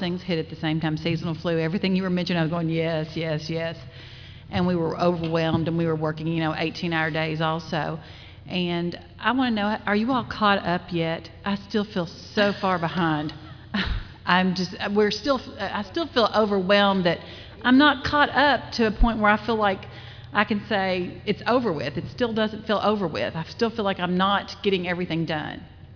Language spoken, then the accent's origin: English; Kentucky, United States; from Kentucky